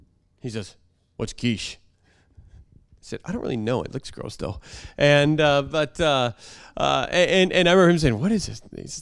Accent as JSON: {"language": "English", "region": "Oregon", "country": "United States", "said": "But Northwest people, and I'm from Oregon originally, it's a different culture."}